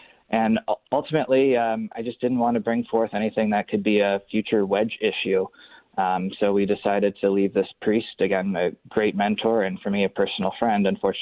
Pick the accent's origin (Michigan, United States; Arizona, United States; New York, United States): New York, United States; Webster; So I grew up in Webster, New York, went to McQuaid Jesuit Catholic High School, and continued my education with the Jesuits at the University of Scranton.